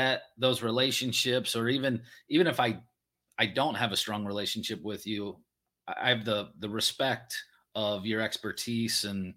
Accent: Lancaster, Pennsylvania, United States; He's back in my hometown of Lancaster, Pennsylvania.

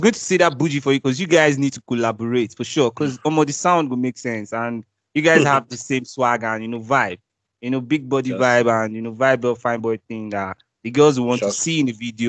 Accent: Delta, Nigeria; I'm actually from Delta State, Nigeria.

